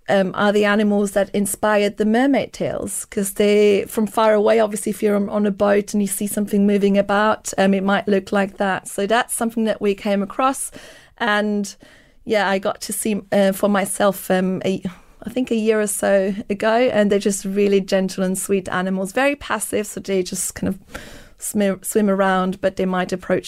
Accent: Switzerland; I grew up in Switzerland, so in a country that just doesn't have any access to the ocean.

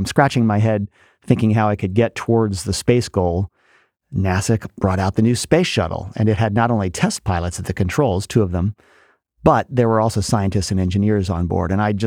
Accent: Baltimore, Maryland, United States; So I grew up in the space race up in Baltimore, Maryland, and it turned out that in my hometown, there was a rocket factory building rockets for the Gemini astronauts to rehearse the moon landing techniques that we would need.

